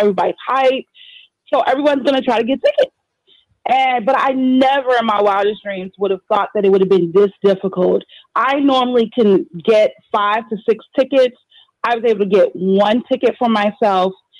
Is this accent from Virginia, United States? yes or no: yes; Fredericksburg, Virginia, United States; I come from Fredericksburg, Virginia, so it's a nice little trek for us to get up there.